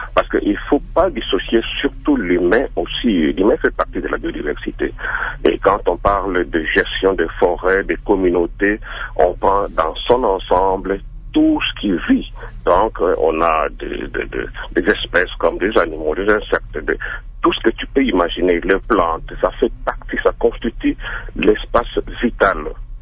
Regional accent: DR Congo; Ici je parle vraiment en tant que Congolais.

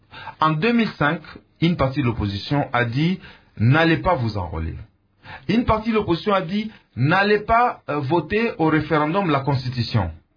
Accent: North Kivu, DR Congo; Nous sommes élus de la nation, et surtout quand on est du Nord Kivu, nous devons avoir la compassion vis-à-vis de tous les citoyens du Nord Kivu.

